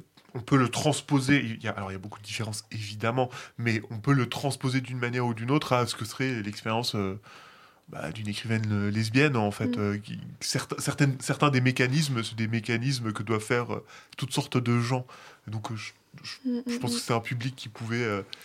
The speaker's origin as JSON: {"language": "French", "town": "Bethlehem", "region": "West Bank", "country": "Palestine", "tie": "born or raised there", "also_born_or_lived": "Jerusalem", "said": "je suis né à Jérusalem, mais j'ai grandi à Bethléem. Pardon. Je suis de Bethléem, en effet. Enfin, je suis bethléemitain très profondément."}